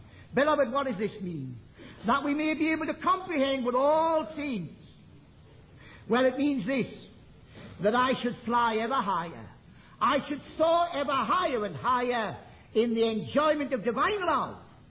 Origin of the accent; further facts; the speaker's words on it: Newcastle upon Tyne, North East England, United Kingdom; I remember once in the meeting where I was brought up in heaven on Tyne